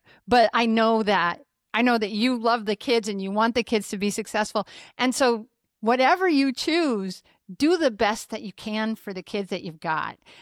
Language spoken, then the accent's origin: English; Nebraska, United States; moved away as an adult; now in Texas, United States; And I've lived in multiple states, I grew up in Nebraska, but I lived in multiple states as an adult and moved down here 3.5 years ago.